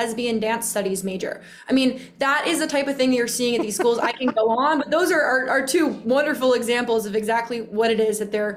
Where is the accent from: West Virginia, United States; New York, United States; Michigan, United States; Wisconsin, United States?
New York, United States; New York City; I'm from New York City, so I like a good bacon, egg, and cheese.